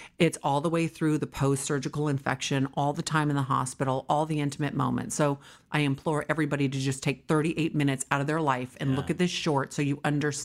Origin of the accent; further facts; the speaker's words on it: New York, United States; now in California, United States; And I am a New Yorker, but a California girl.